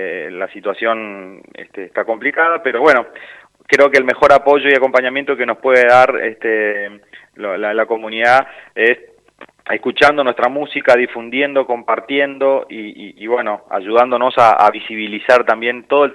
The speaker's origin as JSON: {"language": "Spanish", "town": "Santo Tomé", "region": "Corrientes", "country": "Argentina", "said": "un abrazo de río para todo Santo Tomé y ojalá que pronto pueda andar por mi tierra, que lo ando necesitando."}